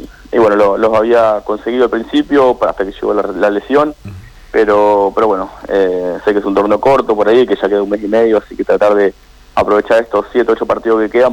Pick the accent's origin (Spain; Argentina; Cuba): Argentina; como todo argentino por ahí, un poco desilusionado